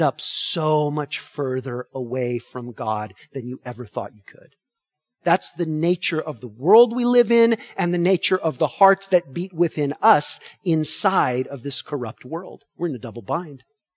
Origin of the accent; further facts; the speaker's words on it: California, United States; growing up in Southern California